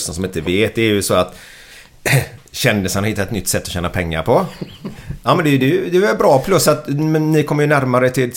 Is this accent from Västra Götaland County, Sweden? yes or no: yes; Rudalen, Västra Götaland County, Sweden; Och det är ju det här jag växte upp med uppe på Rudalen.